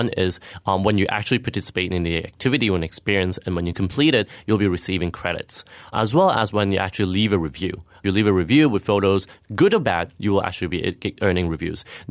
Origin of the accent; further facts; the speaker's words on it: Mauritius; English is a second language; I'm actually from Mauritius. So, you know what, Mauritius is quite a, you know, travel destinations.